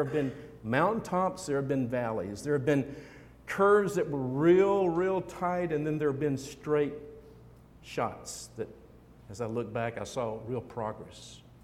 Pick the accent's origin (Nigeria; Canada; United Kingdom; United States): United States; Deep South; I'd heard the gospel all my life, growing up in the Deep South.